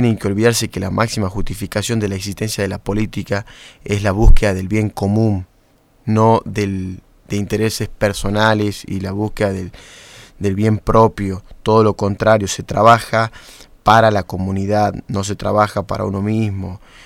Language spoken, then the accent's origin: Spanish; Salta, Argentina; somos los salteños